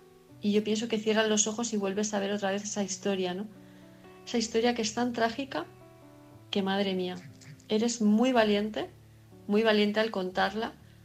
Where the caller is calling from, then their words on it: Palma, Balearic Islands, Spain; de Palma de Mallorca, y como cada noche estoy aquí escuchando el programa